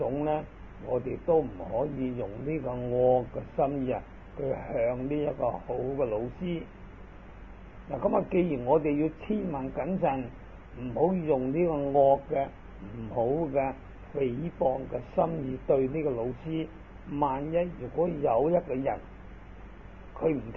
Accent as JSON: {"language": "Cantonese", "country": "China", "said": "就系属于译过我哋中国人叫做比丘，就系广东话就比较得讲得白"}